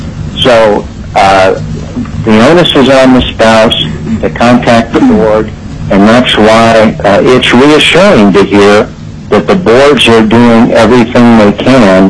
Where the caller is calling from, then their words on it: San Antonio, Texas, United States; Now, I'm calling you from San Antonio, Texas, but I was asked to cover Alaska during Mark Sansusi's absence.